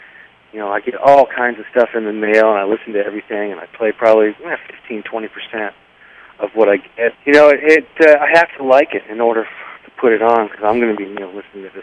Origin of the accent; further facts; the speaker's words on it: Fredericksburg, Virginia, United States; born there; I was born in Fredericksburg, Virginia.